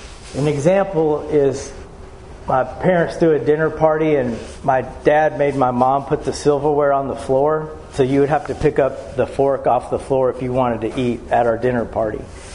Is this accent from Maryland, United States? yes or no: no; Hobbs, New Mexico, United States; So, I grew up in Hobbs, New Mexico, which is a small town of 30,000 people, and I was in a traditional family of four.